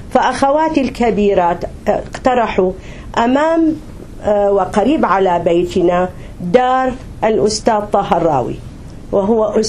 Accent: Baghdad, Baghdad Governorate, Iraq; born there; ولدت في بغداد لعائلة كبيرة

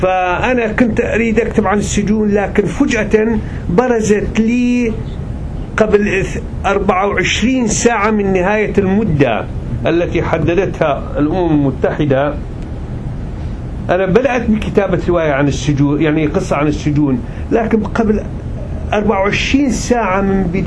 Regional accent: Iraq; فلا تستطيع أنت كعراقي، لا تستطيع أن تفكر بشيء خارج المآسي التي تحدث الآن في العراق.

